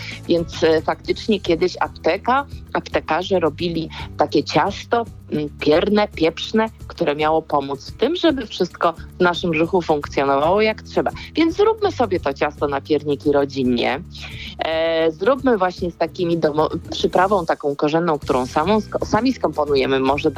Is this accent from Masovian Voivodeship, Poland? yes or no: no; Biecz, Lesser Poland, Poland; tutaj też Małopolska, rodzinne moje strony w Bieczu